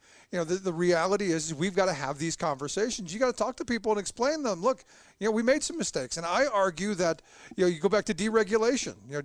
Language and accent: English; Cleveland, Ohio, United States; You know, I grew up in Cleveland.